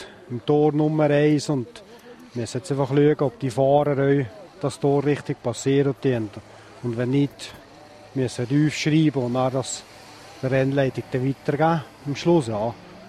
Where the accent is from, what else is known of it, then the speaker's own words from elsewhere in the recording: Switzerland; Ja, schon als Schweizer sollte man eigentlich auf einen Schweizer hoffen